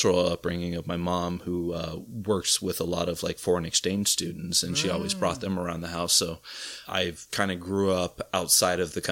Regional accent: Tucson, Arizona, United States; So growing up in Tucson, one of the big issues that I had out there was, even though, yes, it is a very democratic town, it also is still very conservative.

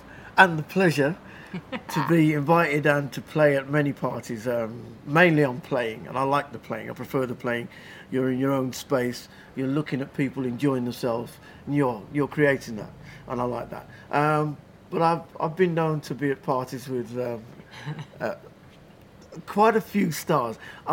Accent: Birmingham, West Midlands, United Kingdom; also born or lived in Dudley; I was born in Birmingham, Queen Elizabeth Hospital in Birmingham. That's where I was born. We lived in Handsworth. We moved to Dudley

